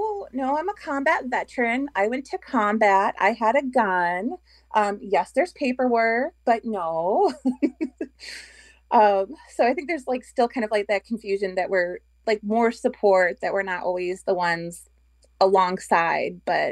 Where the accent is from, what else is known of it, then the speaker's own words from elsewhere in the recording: United States; And I'm like, but I'm the American veteran. I was like, he's not even this country's veteran.